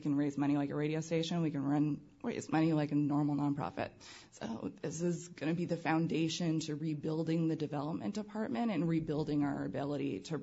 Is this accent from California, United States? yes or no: yes; California, United States; I was born and raised in the East Bay